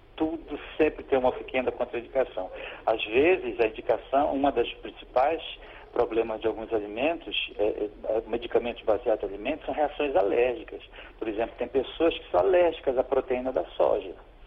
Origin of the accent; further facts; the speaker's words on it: Pará, Brazil; a principal fonte é a castanha do Pará, né, de onde eu sou, do meu estado.